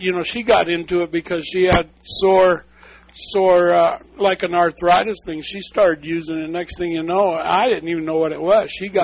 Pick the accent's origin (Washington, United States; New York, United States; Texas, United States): Washington, United States; When I moved here, I'm from Washington State.